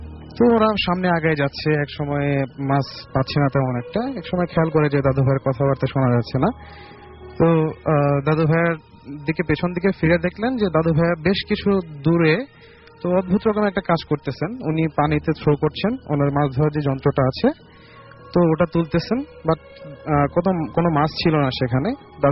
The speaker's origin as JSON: {"language": "Bangla", "town": "Tangail", "region": "Dhaka Division", "country": "Bangladesh", "tie": "born or raised there", "said": "আমি এসেছি আমার হোম টাউন টাঙ্গাইল।"}